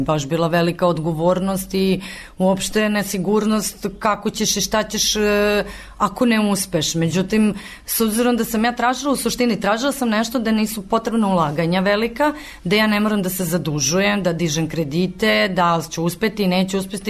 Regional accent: Serbia; kod nas u Srbiji je kult venčanja

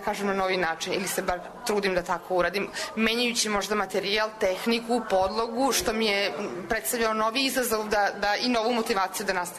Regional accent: Sombor, Vojvodina, Serbia; also born or lived in Belgrade; now in Italy; Poreklom iz Sombora, posle toga sam se upisala u Beogradu na fakultet primenjenih umetnosti i dizajna, posle toga sam otišla u Napolj na specijalističke studije od 2 godine

